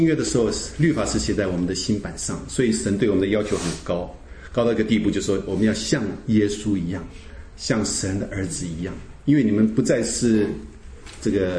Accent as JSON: {"language": "Chinese", "country": "China", "said": "我们中国人有没有讲到有福？我们中国人讲到有福是什么？"}